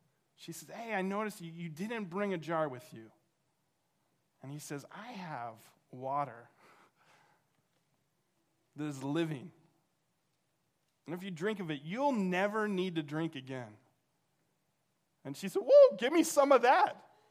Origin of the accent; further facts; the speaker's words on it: Oklahoma, United States; now in New York, United States; I moved from Oklahoma to New York